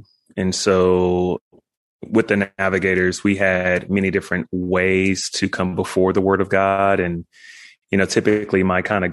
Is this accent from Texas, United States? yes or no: yes; Dallas, Texas, United States; Yeah, I grew up in South Dallas, Oak Cliff. I'm the youngest of four.